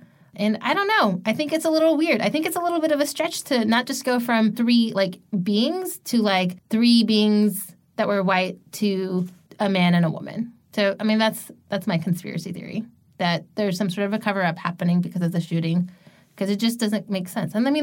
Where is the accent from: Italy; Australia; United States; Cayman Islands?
United States; California; I was raised in San Bernardino County. Ontario is technically San Bernardino.